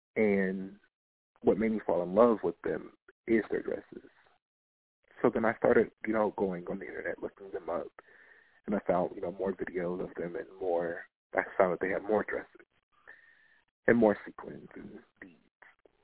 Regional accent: Lorain, Ohio, United States; Lorain, Ohio. From Lorain, Ohio, born in Lorain, Ohio, raised in Lorain, Ohio. That's actually where I live right now

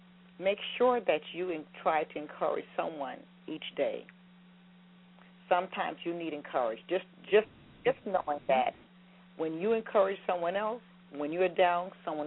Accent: South Carolina, United States; Didn't want to leave from my hometown because I missed all the fireworks and so forth. But it was a great time in South Carolina this weekend for the 4th of July weekend.

